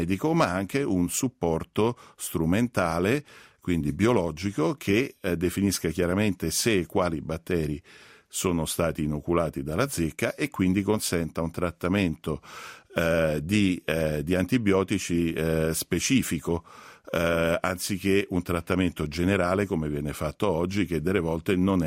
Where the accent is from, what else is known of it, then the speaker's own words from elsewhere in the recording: Rome, Lazio, Italy; Sì, io sono romano, sono ingegnere, mi occupo di biomedica da 20 anni